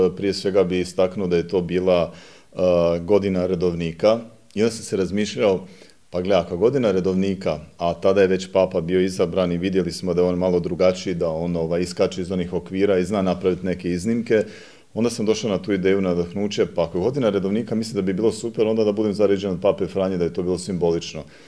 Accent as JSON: {"language": "Croatian", "country": "Bosnia & Herzegovina", "tie": "born or raised there", "said": "jako sam rodom iz Bosne, dakle više sam o Međugorju čuo u Italiji dok sam živio kao student, nego dok sam bio u svojoj župi u Bosni."}